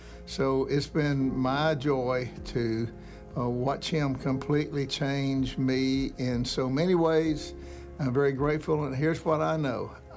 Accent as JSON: {"language": "English", "town": "Abilene", "region": "Texas", "country": "United States", "tie": "born or raised there", "said": "I grew up in Abilene. I grew up in church all my life. I was in Abilene through college."}